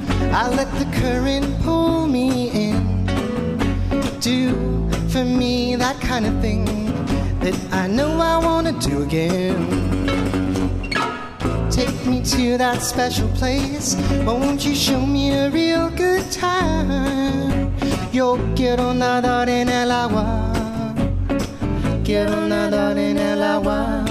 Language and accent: English; California, United States; We're from Southern California, but we go anywhere to play.